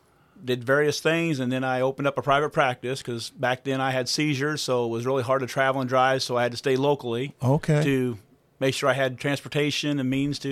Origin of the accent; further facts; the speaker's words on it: Jerseyville, Illinois, United States; I grew up here in Jerseyville.